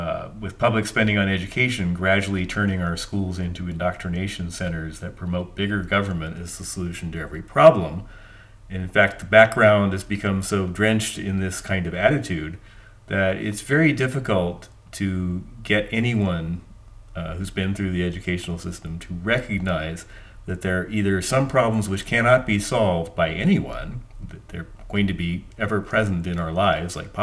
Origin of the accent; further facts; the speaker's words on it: Kansas City, United States; my background is I grew up near Kansas City. I went to MIT and studied engineering and computer programming.